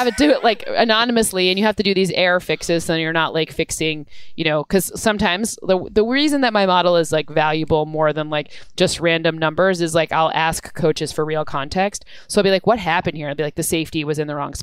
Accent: Michigan, United States; and I'm from Michigan, and the summer in Michigan's great.

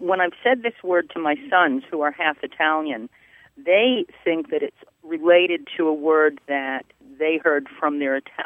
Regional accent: Glasgow, Scotland, United Kingdom; now in Las Vegas, United States; Well, I'm originally from Glasgow, Scotland, and my parents both had strong Scottish accents

